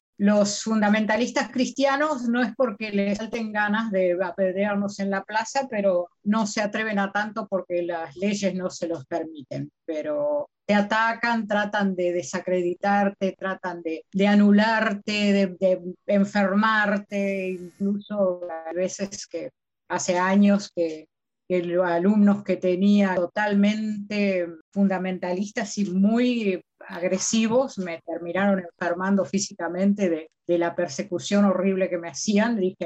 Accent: Uruguay; de Uruguay, teóloga feminista, exégeta de Nuevo Testamento.

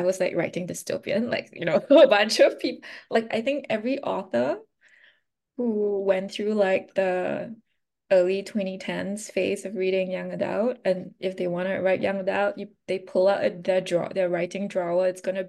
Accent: Singapore; born or raised there

